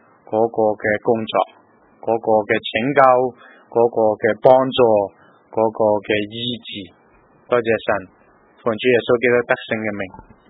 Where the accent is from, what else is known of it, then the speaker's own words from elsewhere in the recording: China; 我们中国人开门七件事，柴米油盐酱醋茶